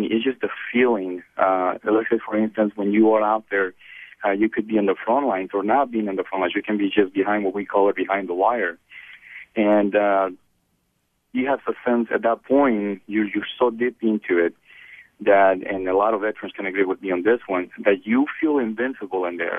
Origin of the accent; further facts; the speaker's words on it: Mexico; Me telling the stories about me growing up in Mexico and how my grandparents and my parents brought me up.